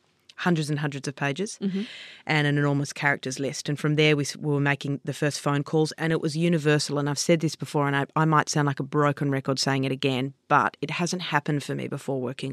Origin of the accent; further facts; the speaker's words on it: New South Wales, Australia; as a little girl. You'd want to go back down to Luna Park because I grew up on the Lower North Shore.